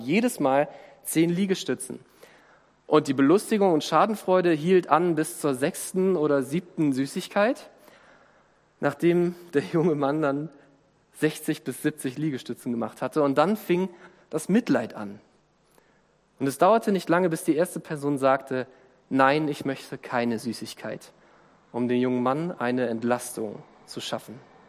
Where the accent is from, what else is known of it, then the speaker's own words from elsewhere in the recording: Northern Germany, Germany; Ich bin im Norden Deutschlands aufgewachsen